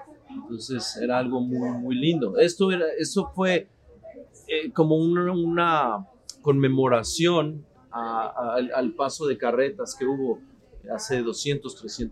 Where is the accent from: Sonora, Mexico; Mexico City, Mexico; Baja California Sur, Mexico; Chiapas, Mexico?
Mexico City, Mexico; yo nací en la Ciudad de México en el año 75 y soy el quinto hermano